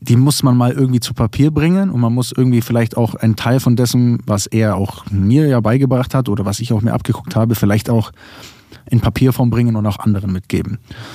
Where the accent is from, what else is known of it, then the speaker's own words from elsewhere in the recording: Bavaria, Germany; wir kommen aus Allgäu, wenn wir am Ende noch unseren Dialekt mit reinschreiben, dann versteht man gar nichts mehr.